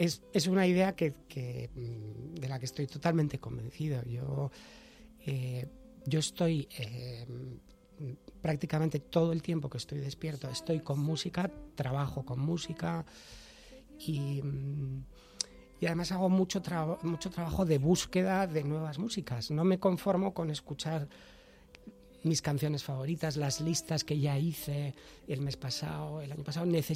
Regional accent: Valladolid, Castile and León, Spain; born there; porque efectivamente yo nací en Valladolid

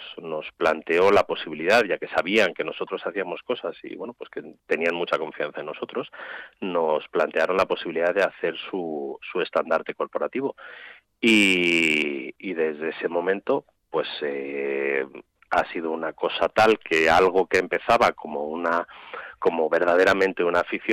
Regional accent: León, Castile and León, Spain; Nosotros somos originarios de León

